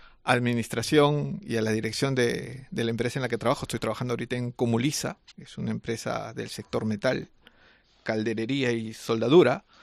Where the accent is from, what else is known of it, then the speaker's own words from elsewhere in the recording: Peru; now in Santander, Spain; Bueno, soy de Perú. ¿Mm? Vengo de Perú. Ya estoy un par de años acá en Cantabria, Santander.